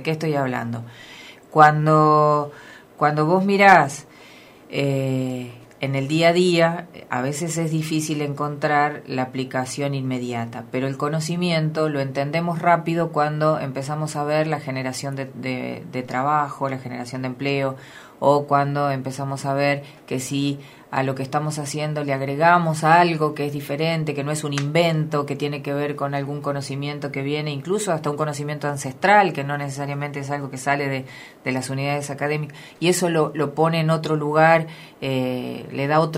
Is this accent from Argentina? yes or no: yes; Argentina; nosotros como argentinos y argentinas